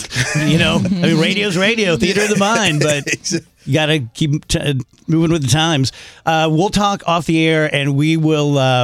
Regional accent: South Roxana, Illinois, United States; I grew up in South Roxana

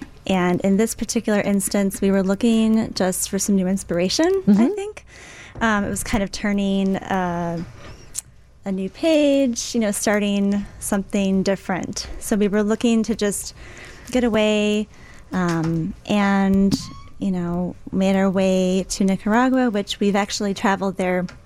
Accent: Chicago, Illinois, United States; So we're actually originally from the Chicagoland area.

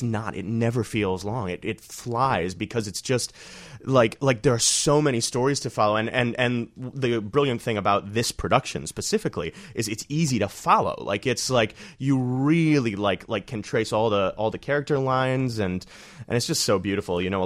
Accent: Washington, Michigan, United States; It's like 45 minutes from Detroit. So I'm Michigan boy, Midwest boy.

